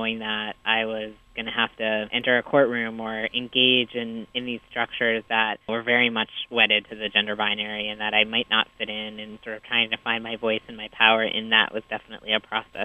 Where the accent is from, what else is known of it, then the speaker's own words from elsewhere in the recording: Boston, Massachusetts, United States; I grew up outside of Boston in the 80s and 90s, and I had a really supportive, loving family, so that was good for me.